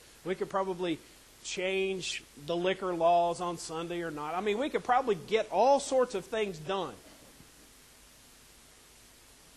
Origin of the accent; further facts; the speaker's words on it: the South, United States; accent: Southern; Now, I was raised in the South. I don't know if you can hear any Southern in me. You could probably get some of my Southernness the longer you're around me.